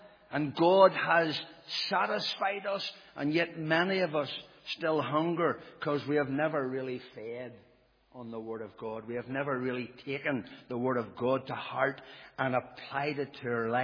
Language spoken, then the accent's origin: English; Ballynahinch, Northern Ireland, United Kingdom; born there; I was born in Ballinahinch, and I thought to be an Orange man and to be a Protestant was the most important thing that I would ever want to do or be.